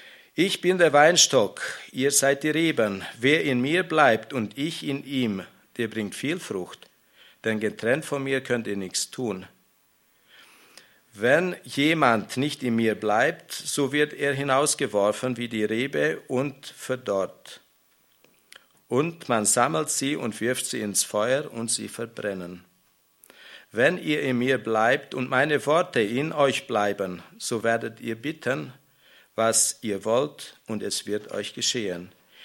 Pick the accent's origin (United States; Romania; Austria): Romania; ich bin in Rumänien aufgewachsen und da hatte der Opa einen Weinberg